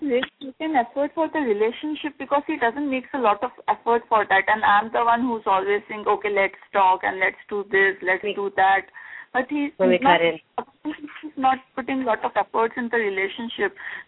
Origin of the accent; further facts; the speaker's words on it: India; now in New York, United States; Yeah, actually, I'm from India. I'm currently in New York